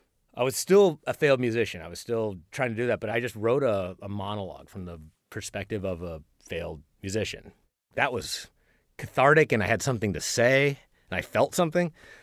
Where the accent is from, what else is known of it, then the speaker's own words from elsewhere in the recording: Lawrence, Kansas, United States; I'm from Lawrence, Kansas, which is, it's Bloomington